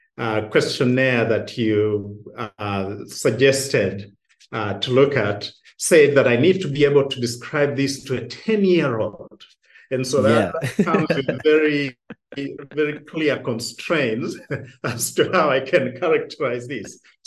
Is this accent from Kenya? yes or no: yes; Butere, Kakamega County, Kenya; I grew up in Western Kenya in Butere. I make this joke, but I tell people I'm actually serious, that in primary school we didn't wear shoes.